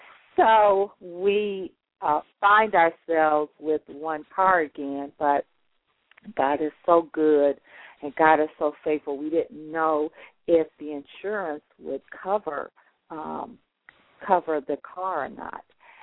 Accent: Chicago, Illinois, United States; now in North Carolina, United States; definitely need two cars here in North Carolina. We don't have a transit authority like we have. We're from Chicago.

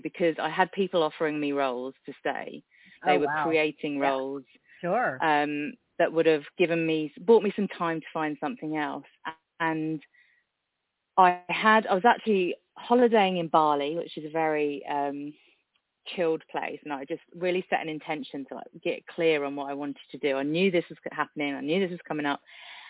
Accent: England, United Kingdom; now in Dover, United Kingdom; And so I'm in the southeast of England in a small town, closest point to France, actually, called Dover.

